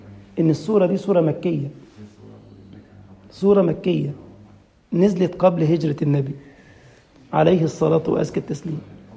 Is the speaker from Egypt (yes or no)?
yes; Egypt; جات موجة كده عندنا في مصر في فترة من الفترات